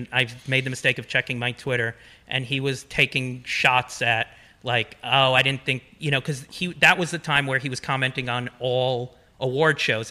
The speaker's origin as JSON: {"language": "English", "town": "Manhattan", "region": "New York", "country": "United States", "tie": "born or raised there", "said": "I grew up in Manhattan, and there was probably the biggest thing of when I was young was the Central Park rape."}